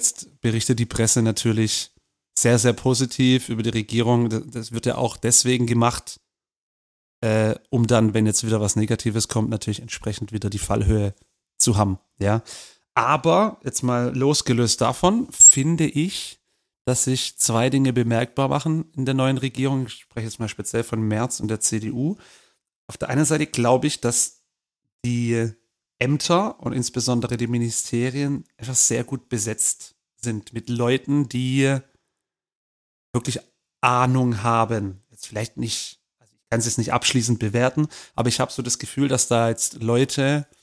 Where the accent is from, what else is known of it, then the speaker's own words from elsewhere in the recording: Germany; uns als Deutsche